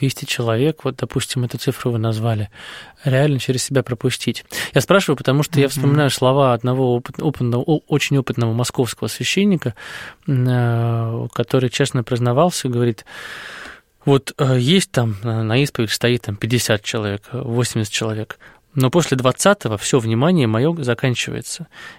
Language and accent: Russian; Moscow, Russia; Я из Москвы, я пойду.